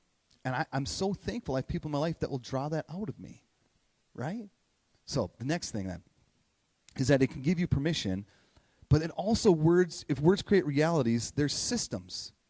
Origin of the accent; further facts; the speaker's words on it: Minnesota, United States; From a local, I'm a Minnesotan, right? And us Minnesotans, we love, and we're like, yes, we're Minnesota nice.